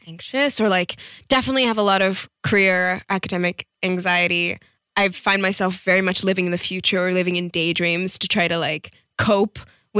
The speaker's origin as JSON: {"language": "English", "town": "Atlanta", "region": "Georgia", "country": "United States", "lives_now": "Los Angeles, United States", "said": "I'm from Atlanta, so it's"}